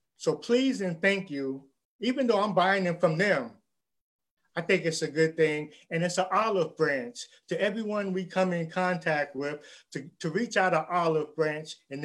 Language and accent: English; Birmingham, Alabama, United States; I'm from Birmingham